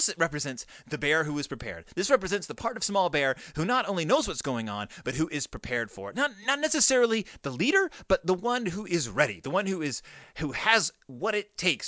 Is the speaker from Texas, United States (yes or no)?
yes; Texas, United States; I'm from Texas.